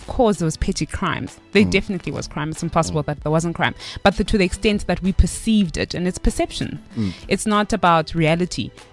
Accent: Eastern Cape, South Africa; Growing up in Transkei was very different. We were aware of it because we had to go to East London for most things.

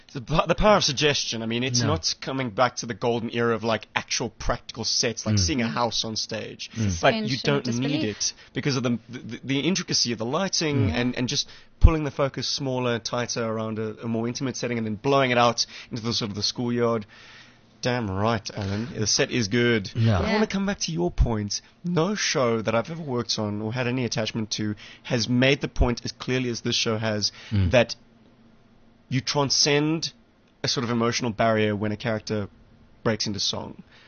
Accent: Cape Town, Western Cape, South Africa; Uh-huh. My hometown, baby.

